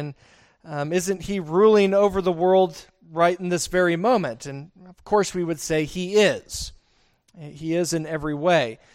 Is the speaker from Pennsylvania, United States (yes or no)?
no; Montana, United States; or just because we're from Montana and you don't hear the ocean